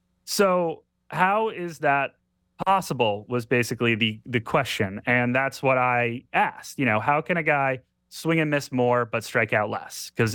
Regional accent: Vermont, United States; also born or lived in New Hampshire / Maine; So my sports history is I grew up in Vermont. I grew up in New England, Vermont, New Hampshire, Maine.

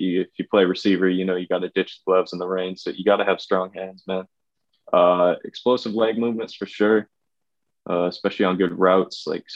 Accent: Vancouver, British Columbia, Canada; I'm from Vancouver. It's in Western Canada. I live about 50 miles southwest of there now on a little island, but it's technically in Canada.

